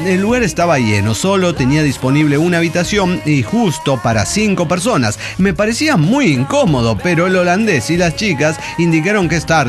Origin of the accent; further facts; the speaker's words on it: Guanajuato, Mexico; yo soy de Guanajuato